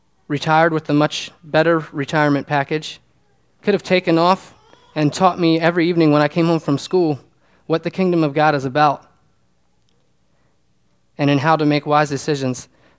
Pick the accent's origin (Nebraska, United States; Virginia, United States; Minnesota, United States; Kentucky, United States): Virginia, United States; I was growing up in Northern Virginia.